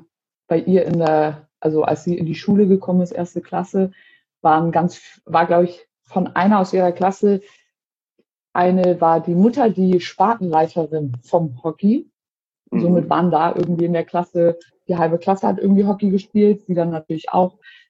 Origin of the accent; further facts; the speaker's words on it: Hamburg, Germany; Ich bin jetzt 27, komme aus Hamburg.